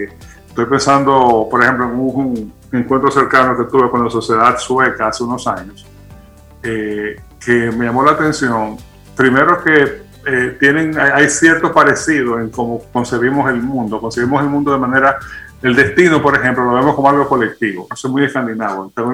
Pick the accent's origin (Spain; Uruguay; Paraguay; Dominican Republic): Dominican Republic; esa es una asignatura pendiente que tenemos como sociedad dominicana